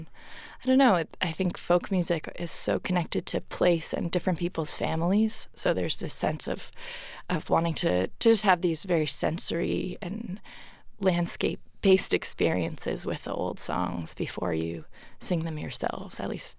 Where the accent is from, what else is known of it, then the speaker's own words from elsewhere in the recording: New England, United States; also born or lived in Kentucky / Virginia; mm-hmm. I grew up in New England. My family's from there, and like many New Englanders, got really into Southern and American folk music. And so I moved to rural Kentucky and then to rural Virginia